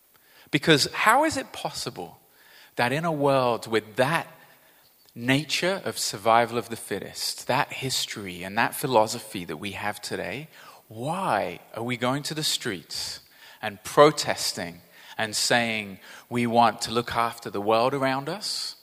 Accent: Brazil; Now, I grew up in Brazil, like I said, and in Brazil, it's hot all the time.

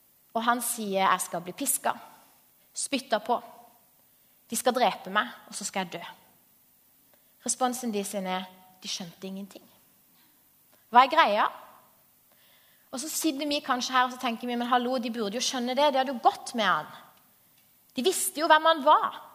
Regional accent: Agder, Norway; I hvert fall som sørlending som er det, eller kanskje ja vel.

